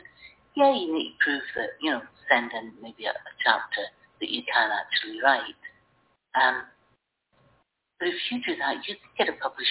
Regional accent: Scotland, United Kingdom; I'm Scottish. You know, we were persecuted by the English for years and still are.

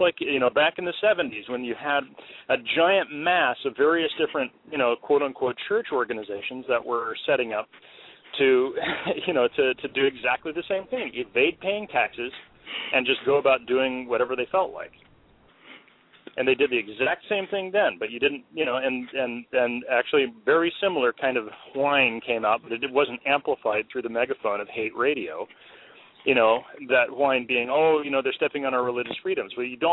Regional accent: Sacramento, California, United States; Well, the reason why I say – well, I am from Sacramento, which is actually a fairly moderate, if not conservative, town.

